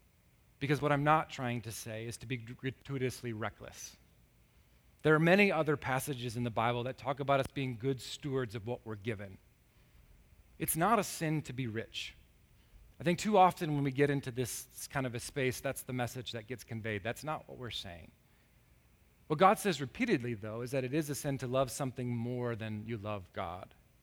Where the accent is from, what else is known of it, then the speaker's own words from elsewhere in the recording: United States; it is hard to read this passage as an American without a little bit of a cheek pucker